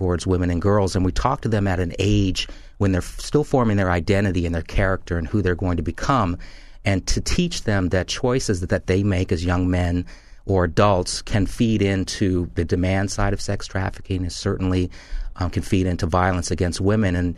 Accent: Washington, District of Columbia, United States; born there; I was born in Washington, D.C., and I spent my summers in Frederick Douglass's summer beach home, which was on the Chesapeake Bay.

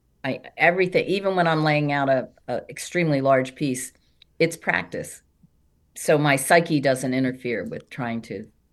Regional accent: Wilmington, Delaware, United States; And in my neighborhood growing up in North Wilmington, the city sidewalk ended at my front yard.

